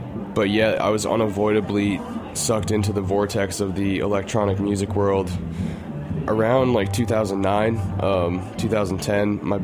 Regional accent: Great Barrington, Massachusetts, United States; So when I was growing up in Great Barrington, Massachusetts, which is it's kind of like the whole county, Berkshire County, is based around tourism a lot

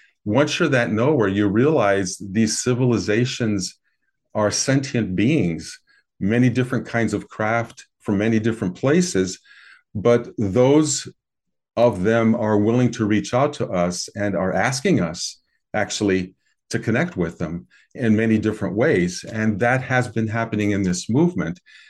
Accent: Midwest, United States; at least in the USA, where I grew up here in the Midwest and then in the 60s and 70s, you couldn't talk about it.

